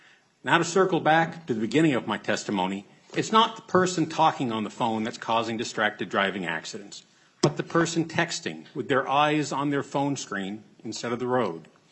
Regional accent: Big Lake, Minnesota, United States; I'm from Big Lake, Minnesota, and I work as an engineering consultant in the nuclear industry.

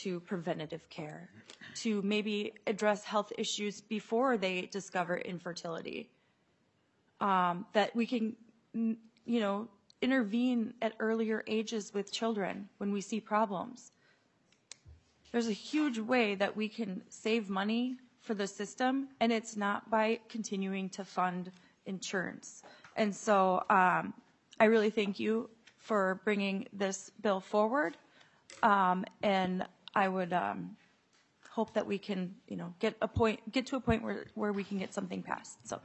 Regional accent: Ireland; I joke I'm Irish, so it doesn't take much.

